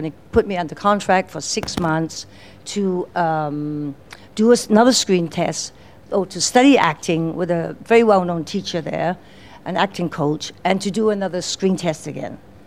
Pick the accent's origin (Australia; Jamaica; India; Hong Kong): Hong Kong; also born or lived in England; I was home from England. I wanted to be a ballet dancer. I was at the Royal Ballet, and I was home for the holidays to Hong Kong.